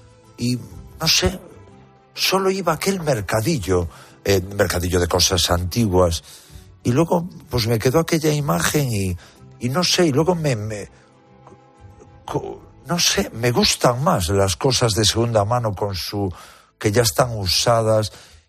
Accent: Santiago de Compostela, Galicia, Spain; yo recuerdo la pandemia de heroína que había en mi pueblo, en Santiago de Compostela

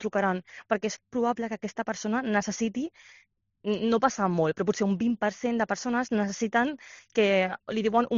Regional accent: Barcelona, Catalonia, Spain; en el meu cas perquè sóc de Barcelona

